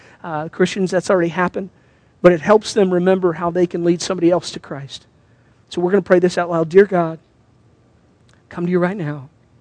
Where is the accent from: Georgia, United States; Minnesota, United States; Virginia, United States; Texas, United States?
Texas, United States; Houston; Listen, I lived in the panhandle for a while. I'm from Houston originally. I didn't think I had an accent for a long time.